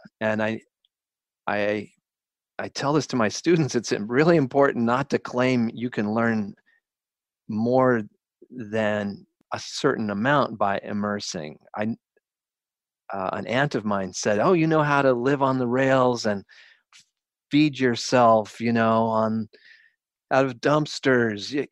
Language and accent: English; Colorado, United States; moved away; I'm from Colorado and miss it, so I'm always looking for a way to go back and spend more time there.